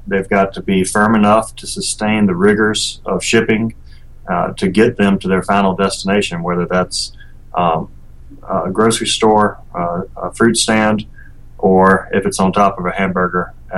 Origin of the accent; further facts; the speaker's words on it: Mississippi, United States; I grew up in Mississippi on a small family farm.